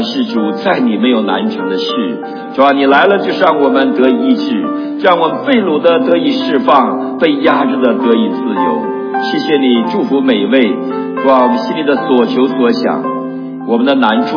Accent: China; now in United States; 我们从中国来到美国，我们有一个美丽的梦想，对不对？

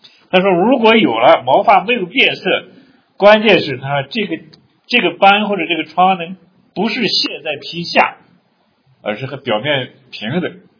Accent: China; 但是我们中国人到美国以后发现美国人不坐月子，是吧？

